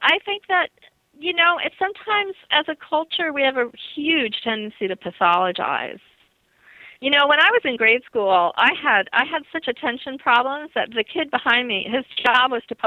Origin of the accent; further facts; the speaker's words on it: New Jersey, United States; Yeah, me too. I grew up in northern New Jersey, and I had that exper